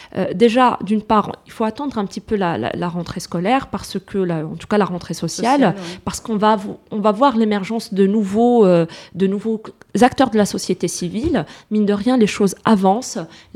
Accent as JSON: {"language": "French", "country": "Algeria", "said": "parce qu'on est des Algériens et on est citoyens algériens à part entière"}